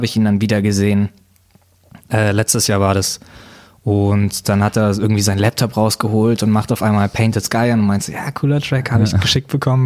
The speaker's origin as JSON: {"language": "German", "town": "Munich", "region": "Bavaria", "country": "Germany", "said": "Ich bin aus München"}